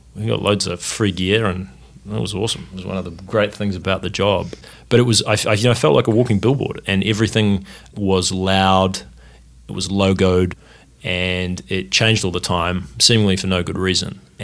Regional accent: Wellington, New Zealand; moved away as an adult; But, I grew up in New Zealand.

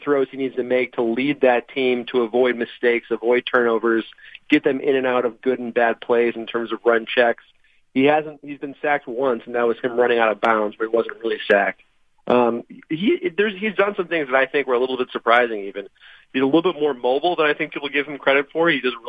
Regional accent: Midwest, United States; I mean, obviously, I'm from the Midwest originally, so it's hard to really gauge.

